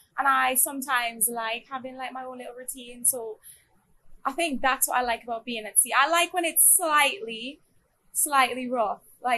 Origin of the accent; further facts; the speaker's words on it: St. Vincent & Grenadines; So I'm from St. Vincent. I don't know if many people know that because it's a very small island next to Barbados.